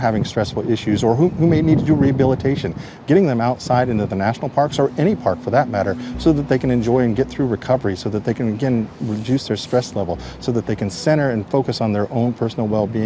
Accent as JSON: {"language": "English", "region": "Oregon", "country": "United States", "tie": "born or raised there", "said": "I grew up on the Umatilla Indian Reservation in Northeast Oregon, and we're all about community."}